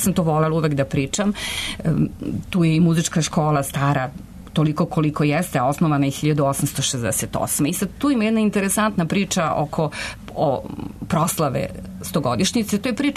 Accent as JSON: {"language": "Serbian", "town": "Subotica", "region": "Vojvodina", "country": "Serbia", "said": "Ja dolazim iz Subotice, važno je reći"}